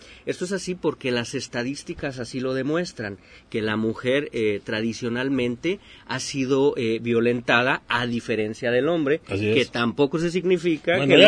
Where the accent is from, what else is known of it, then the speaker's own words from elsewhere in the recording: Guadalajara, Jalisco, Mexico; yo soy originario de Guadalajara.